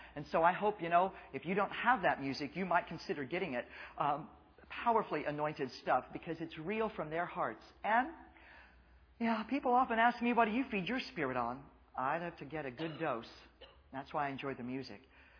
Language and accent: English; Midwest, United States; I grew up in Midwestern culture where I didn't conform to the expected norm